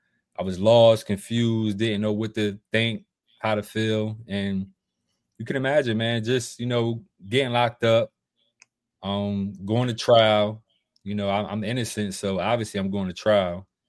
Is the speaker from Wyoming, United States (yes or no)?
no; Camden, New Jersey, United States; I'm originally from Camden, New Jersey.